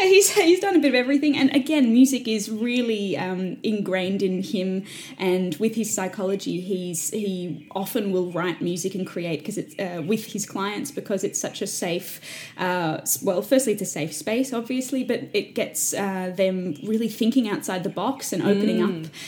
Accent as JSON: {"language": "English", "town": "Wagga Wagga", "region": "New South Wales", "country": "Australia", "said": "So yeah, a little bit about me. I'm a regional Australian, well, New South Wales girl. I was born in Wagga Wagga. I'm from a family of five kids. I'm the second eldest"}